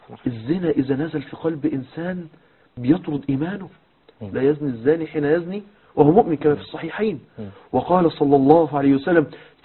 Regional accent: Mansoura, Dakahlia, Egypt; والله مشهد حصل عندنا في المنصورة.

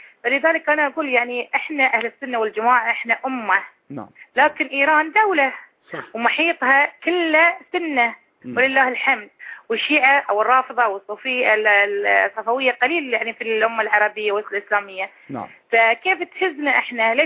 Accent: Bahrain; وفي الجامعة عندنا في البحرين

